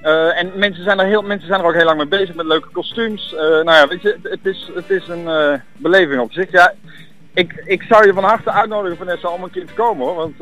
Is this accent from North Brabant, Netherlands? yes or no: yes; Breda, North Brabant, Netherlands; Ik kom uit Breda en werk in Café de Bommel